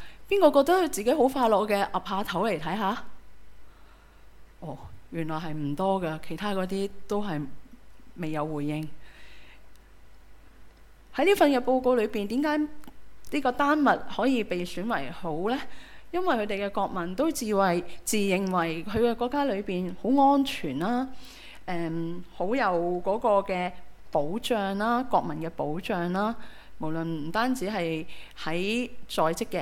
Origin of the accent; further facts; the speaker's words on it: Hong Kong; 其实我们香港人原来都很困苦